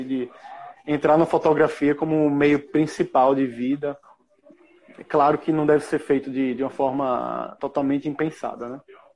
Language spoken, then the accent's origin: Portuguese; Maceió, Alagoas, Brazil; Sou de Maceió.